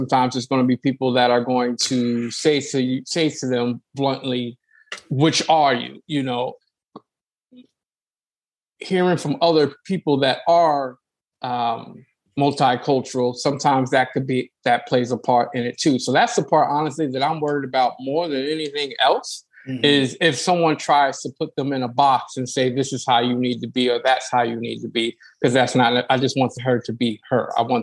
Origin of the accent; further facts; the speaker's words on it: New Jersey, United States; I'm from Jersey. So same dynamic, you know, it was, you know, pretty much all black. And then we had, you know, white people, Spanish people, you know, I grew up with a plethora of people.